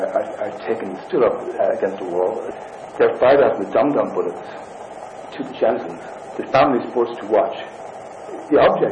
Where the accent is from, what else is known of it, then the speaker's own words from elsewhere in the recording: Kilkenny, Leinster, Ireland; My own sort of background, in a way, is that I come from Kilkenny, which is, as I said, not too far from here, but I've worked in the north since about 1970